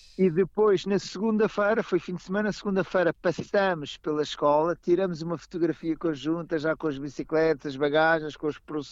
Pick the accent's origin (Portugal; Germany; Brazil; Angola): Portugal; Lisbon; now in Estremoz, Portugal; Nasci em Cresci em Lisboa, mas o meu pai e a minha mãe são de Estremoz, e daí nós termos vindo para Estremoz para estar num sítio mais calmo.